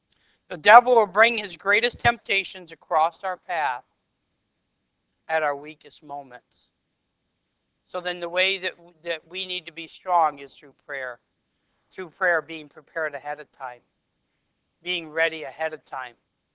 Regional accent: Michigan, United States; moved away as an adult; now in New York, United States; we came from Michigan, and we were in our church there for over 30 years. And we got to New York

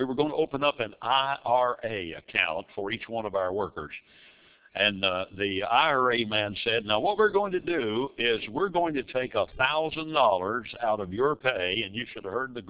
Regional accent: Odd, West Virginia, United States; born there; When I was a little boy, I was born in West Virginia. I was born in a little town called Odd, O-D-D.

